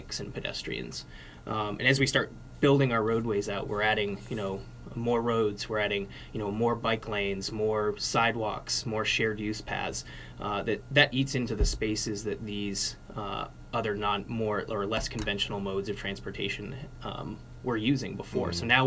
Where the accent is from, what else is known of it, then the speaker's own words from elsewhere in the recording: Maine, United States; Originally, I grew up in Maine, pretty rural part of Maine.